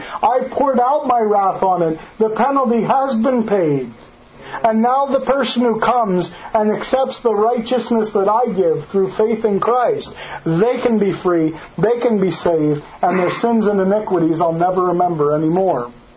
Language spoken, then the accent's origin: English; Pennsylvania, United States; I am a hunter. Growing up in Pennsylvania, it kind of comes with the birth certificate.